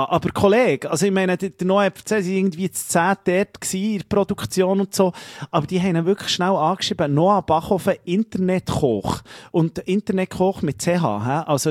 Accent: Italy; ich als Italiener liebe das natürlich.

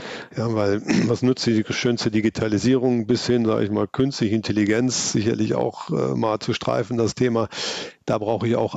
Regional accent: Cologne, North Rhine-Westphalia, Germany; Klar, als Kölner

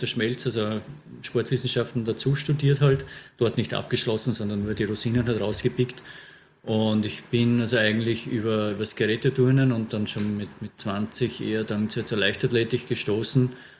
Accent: Innsbruck, Tyrol, Austria; born there; now in Vienna, Austria; lebend in Wien, geboren während der Olympischen Spiele 1964 in Innsbruck. Das heißt, wenn ich einen Wettkampf starten würde, mittlerweile in der M60 startberechtigt.

